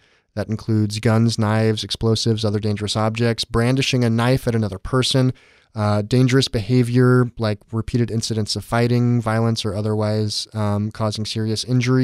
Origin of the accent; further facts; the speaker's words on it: San Diego, California, United States; I mean, I grew up in San Diego. When I was 11, when I was 10, there were two shootings at schools maybe 10 miles or less from where I went to school within 3 weeks.